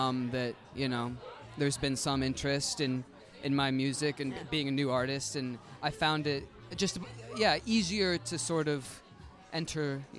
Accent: Des Moines, Iowa, United States; I'm from Des Moines, Iowa, mm-hmm. in the States, the Midwest

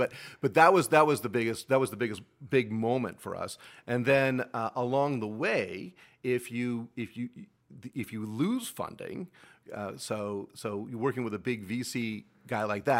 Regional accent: Elk Grove, California, United States; I love Elk Grove, my hometown.

